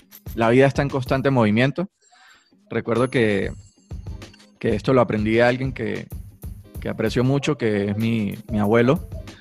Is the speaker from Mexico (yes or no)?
no; Venezuela; now in Bogotá, Colombia; yo soy venezolano, tengo aproximadamente como 4 años y medio aquí en Bogotá